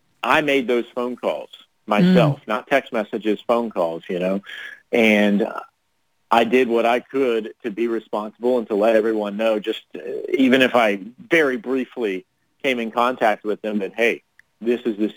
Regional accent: Jacksonville, Florida, United States; I'm 32 years old, born and raised in Jacksonville.

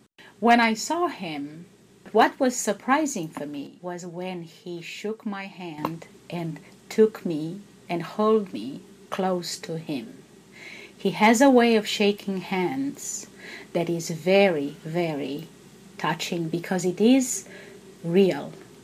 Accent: Romania; I come from Romania. I come from a communist country.

